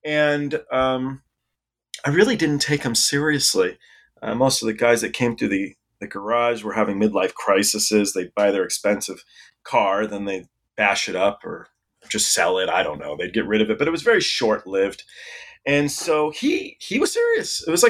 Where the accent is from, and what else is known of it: England, United Kingdom; born there